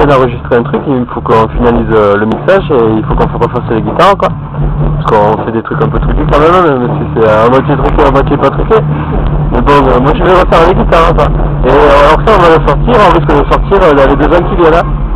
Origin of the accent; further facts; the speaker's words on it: Toulouse, Occitanie, France; on est de Toulouse, on est 4, et on fait du greencore.